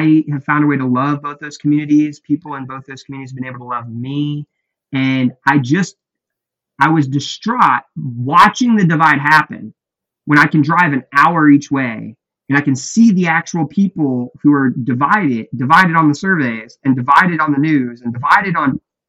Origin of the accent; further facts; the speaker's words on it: United States; I'm American.